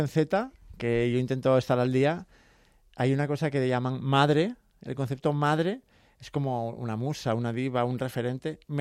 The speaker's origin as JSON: {"language": "Spanish", "region": "Asturias", "country": "Spain", "said": "que yo soy asturiano también."}